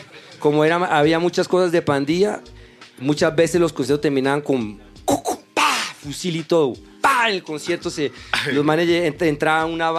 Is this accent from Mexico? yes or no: no; Colombia; Yo como buen colombiano no desperdicié ni una.